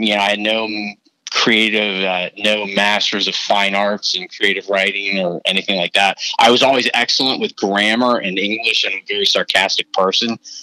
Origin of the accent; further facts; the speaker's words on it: Cincinnati, Ohio, United States; I grew up in Cincinnati, and my family moved there in 1978 when I was 6 and a half.